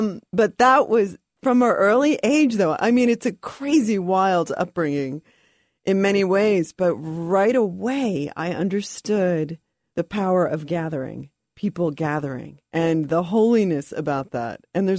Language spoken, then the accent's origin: English; New Jersey, United States; So I grew up in New Jersey, and my father was a Pentecostal preacher.